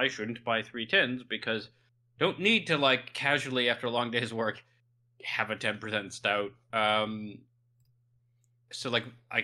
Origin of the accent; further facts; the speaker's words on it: Canada; Maple and pecan are very Canadian flavors, maple obviously very famous, and frankly, my home country is having a time.